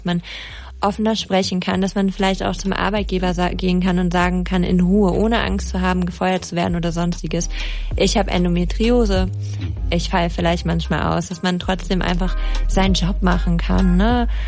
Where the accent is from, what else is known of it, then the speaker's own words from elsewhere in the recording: Lower Saxony, Germany; ich komme ja aus Ostfriesland